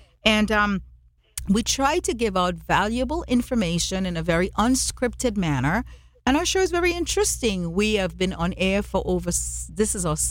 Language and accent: English; India; And as you know, I'm Indian and Ahmed is Persian, and our children were told doctor, lawyer, engineer, business, dentist, pharmacist.